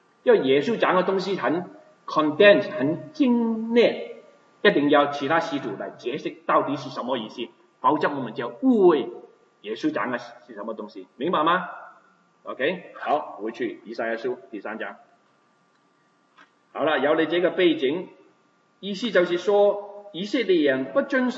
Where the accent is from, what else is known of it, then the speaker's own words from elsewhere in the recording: China; 我们中国穷啊。我都没有听过说我们中国人穷